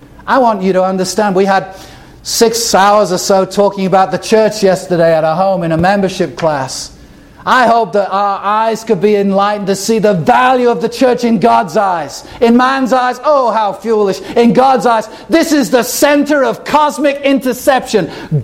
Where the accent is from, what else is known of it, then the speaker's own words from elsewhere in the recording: England, United Kingdom; I come from England.